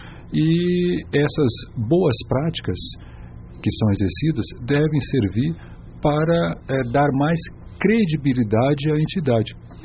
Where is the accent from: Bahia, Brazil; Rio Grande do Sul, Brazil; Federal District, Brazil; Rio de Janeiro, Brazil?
Federal District, Brazil; Brasília; now in São Paulo, Brazil; Mesmo eu não sendo de São Paulo, eu sou de Brasília